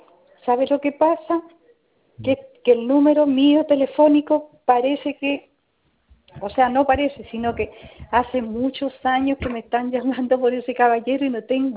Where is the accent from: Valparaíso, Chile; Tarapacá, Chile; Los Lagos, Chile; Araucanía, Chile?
Tarapacá, Chile; Pica; Y yo soy de Pica